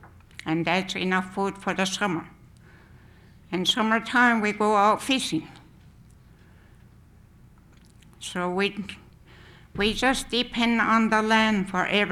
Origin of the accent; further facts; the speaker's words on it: Chitina, Alaska, United States; born there; I was born in Chetna, but now I'm living in Coppison.